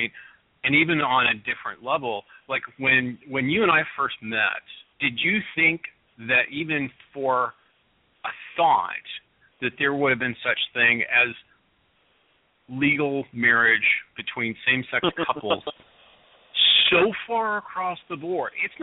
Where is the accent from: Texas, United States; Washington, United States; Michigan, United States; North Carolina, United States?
Washington, United States; I was raised by, as I always say, I was raised by hippies in Central Washington.